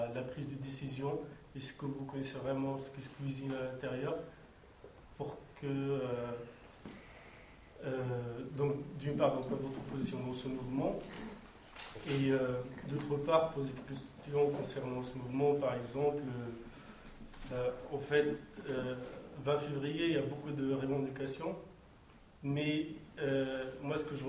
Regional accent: Morocco; je me présente d'abord, donc je suis marocain

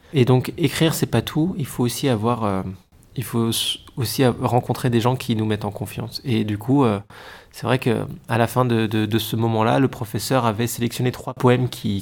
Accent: Dijon, Bourgogne-Franche-Comté, France; now in Lyon, France; J'habite à Lyon. Je viens de Dijon, une autre ville à 200 km au nord de Lyon. Et on va dire, dans une perspective plus grande, je viens de la Méditerranée et de la Suède.

